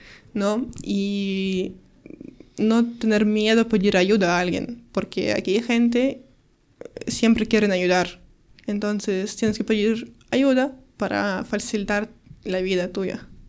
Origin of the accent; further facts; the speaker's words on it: Kyiv Oblast, Ukraine; Spanish is a second language; ellos querían ir a la capital de Ucrania. Y pues mi pueblo está justo antes de capital